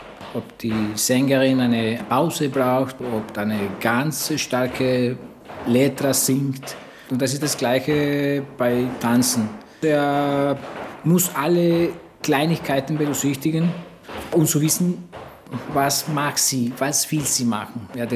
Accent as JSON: {"language": "German", "town": "Medellín", "region": "Antioquia", "country": "Colombia", "second_language": "German", "said": "Ich komme aus Kolumbien, aus Medellin, Kolumbien."}